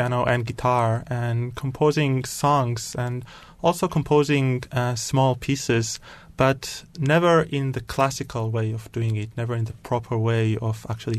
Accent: Tel Aviv, Tel Aviv District, Israel; Well, I come from Israel, so I grew up in Tel Aviv in Israel and went to high school and actually did an army service, as everyone in Israel has to do.

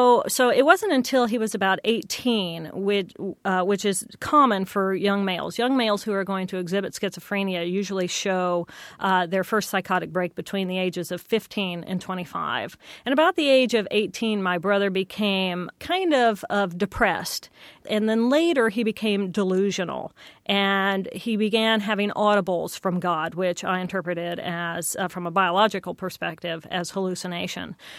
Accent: Terre Haute, Indiana, United States; Well, I grew up over in Terre Haute, Indiana, and I have a brother who is 18 months older than I, who was very different from me.

